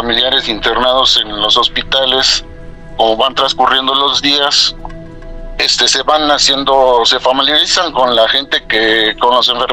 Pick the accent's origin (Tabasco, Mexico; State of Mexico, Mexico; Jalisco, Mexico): State of Mexico, Mexico; Coacalco; Soy de Coacalco, Estado de México.